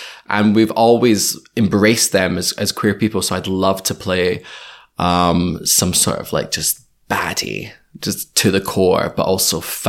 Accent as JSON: {"language": "English", "town": "Glasgow", "region": "Scotland", "country": "United Kingdom", "tie": "born or raised there", "said": "I'm very proud to be from Scotland, and I love Glasgow. That's my hometown."}